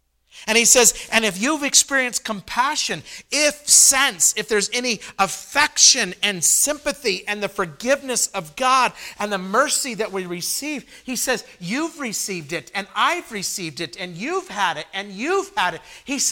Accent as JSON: {"language": "English", "region": "Idaho", "country": "United States", "tie": "born or raised there", "said": "I'm from Idaho. I grew up in Idaho."}